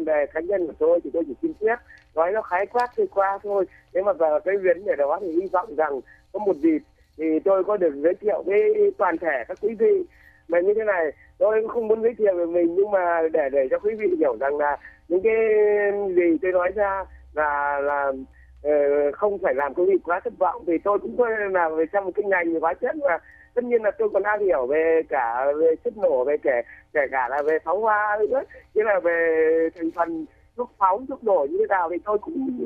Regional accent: Hanoi, Vietnam; bản thân tôi là người có gốc Hà Nội, những Hải Phòng, bố tôi là sinh ra tại Hải Phòng mà, gốc dễ Hải Phòng mà

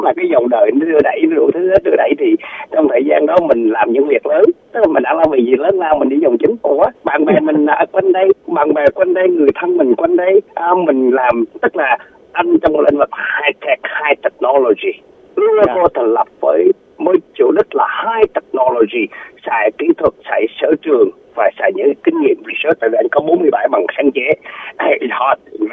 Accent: Central Vietnam, Vietnam; moved away; Thì nghe giọng của anh cũng giống như tôi là người miền Trung

